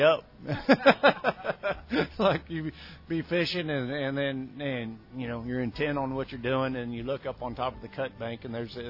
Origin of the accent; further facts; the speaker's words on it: Oregon, United States; also born or lived in Abilene; I was born in Abilene, and I went to high school. Our family moved and went to high school in Oregon